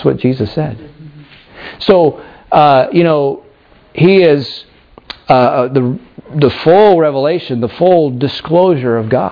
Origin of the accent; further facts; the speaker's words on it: Pennsylvania, United States; And if you go to Pennsylvania, my home state, you know how here you have like a elk crossing sign